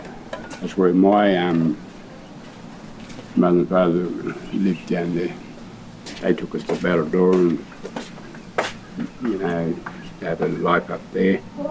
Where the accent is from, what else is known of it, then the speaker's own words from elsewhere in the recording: Balladoran, New South Wales, Australia; I grew up in Balladoran, another mission on the other side of Gilgandra there, and that's where I spent my young years there